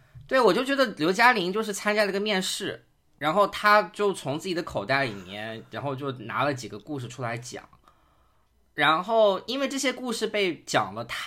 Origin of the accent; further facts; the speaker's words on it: Suzhou, Jiangsu, China; 苏州园林，因为我也是苏州人嘛